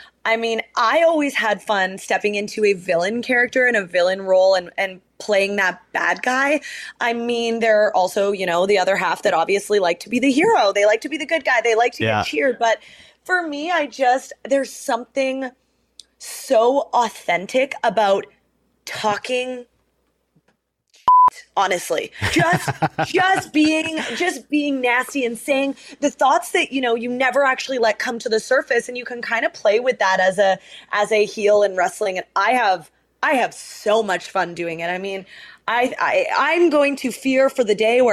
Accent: British Columbia, Canada; I'm Canadian and knows that I'm a Canucks fan and knows that I'm from Vancouver Island

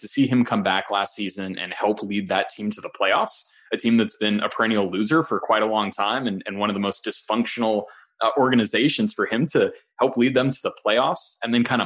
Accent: California, United States; Big, especially because I grew up in the Bay Area. I live in the Bay Area

